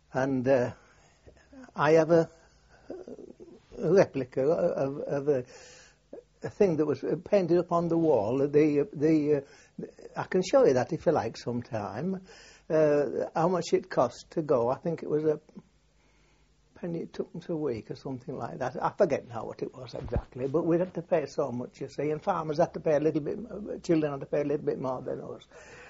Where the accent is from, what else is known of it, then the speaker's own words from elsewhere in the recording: York, Yorkshire and the Humber, United Kingdom; born there; I was born in York on the 28th of December, 1897.